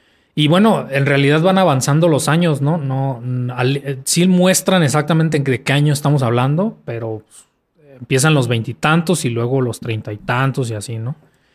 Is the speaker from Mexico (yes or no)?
yes; Mexico; yo como mexicano que tampoco consumía eso